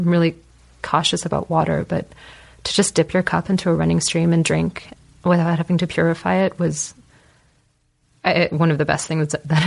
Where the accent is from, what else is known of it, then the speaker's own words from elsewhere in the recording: California, United States; moved away as an adult; also born or lived in United Kingdom; now in Berlin, Germany; growing up in California, the thing that I found so crazy was if the water was running, you could just dip your cup in and drink it.